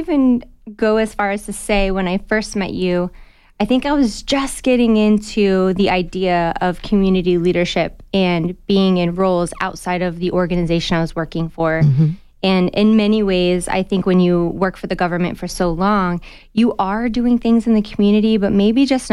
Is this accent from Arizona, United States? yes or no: yes; Tucson, Arizona, United States; And I thought, who is this lady and how does she know I'm from Tucson?